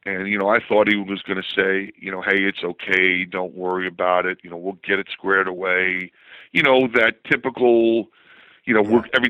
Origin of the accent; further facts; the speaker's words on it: Hicksville, New York, United States; I mean, for me, growing up in Hicksville, you know, I thought Baltimore was a foreign country.